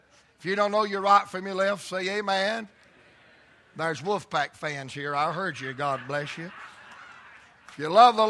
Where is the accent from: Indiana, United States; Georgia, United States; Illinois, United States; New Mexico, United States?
Georgia, United States; Atlanta; I'm from Atlanta, dude.